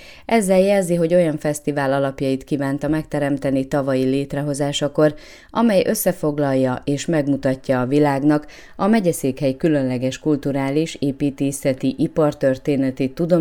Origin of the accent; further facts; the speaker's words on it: Miskolc, Borsod-Abaúj-Zemplén, Hungary; azokra a dolgokra, amelyekre miskolciként büszkék lehetünk